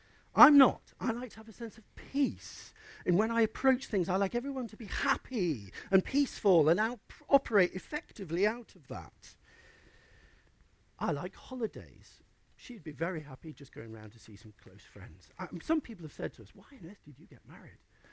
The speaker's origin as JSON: {"language": "English", "region": "Yorkshire and the Humber", "country": "United Kingdom", "said": "Can I stop being a Yorkshireman? A white, male, ship-loving, cricket-loving, non-pea-eating person."}